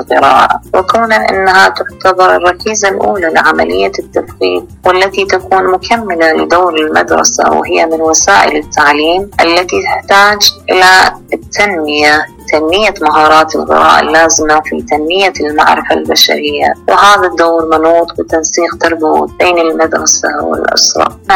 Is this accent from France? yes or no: no; Iraq; معكم أنا من العراق.